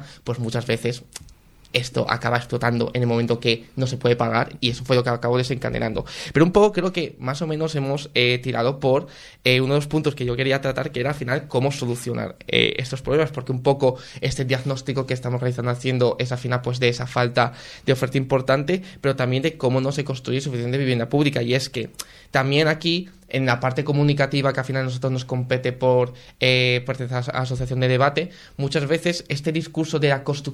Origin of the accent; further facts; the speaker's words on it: Salamanca, Castile and León, Spain; yo como habitante, yo como salmantino